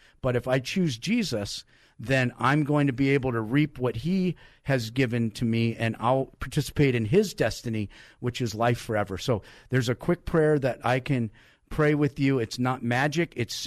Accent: East Coast, United States; I come from the East Coast, and we're talking coast to coast tonight, but it's a long way from Philadelphia to San Diego.

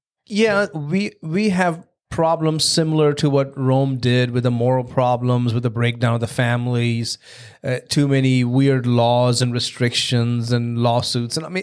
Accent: India; the times that I grew up in India, you know, going to school in the 70s and the 80s.

